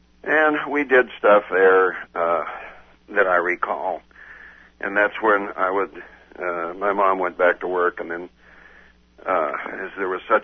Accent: Portland, Oregon, United States; Well, I was born in Portland, Oregon, mm-hmm. in 1932. My early years, my father happened to be doing quite well at that point, and we lived in a nice section in northern Portland

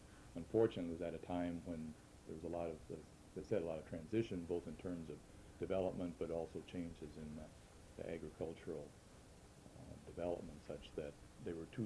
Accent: Minneapolis, Minnesota, United States; also born or lived in California; Well, I was born in California in 1943. My father was out there during the war working in an aircraft factory. And once the war was finished and it was time to come home, we came back to the Minneapolis Twin Cities area.

